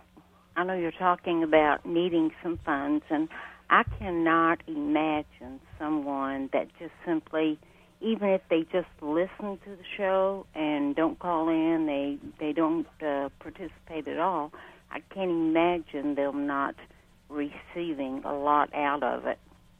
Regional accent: Louisville, Kentucky, United States; I'm from Louisville, Kentucky. Louisville, Kentucky needs your show on the air.

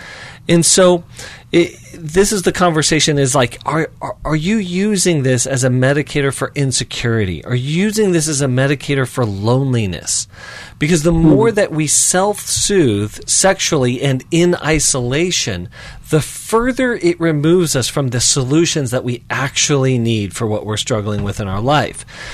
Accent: Colorado, United States; I grew up in Colorado, and it was a bluebird day, gorgeous, sun was shining, it was fantastic.

